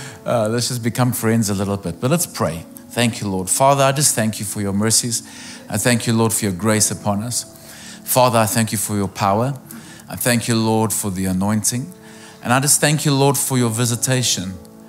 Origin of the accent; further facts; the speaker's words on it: Johannesburg, Gauteng, South Africa; I am from South Africa, but please don't hold that against me. But I carry a British passport. I'm not sure if that was better or worse. So I'm born and raised in Johannesburg.